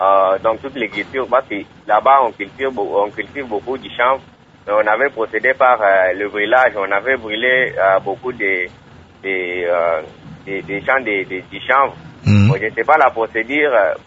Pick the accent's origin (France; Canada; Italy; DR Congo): DR Congo; Kasaï-Occidental; chez nous, au Kasaï occidental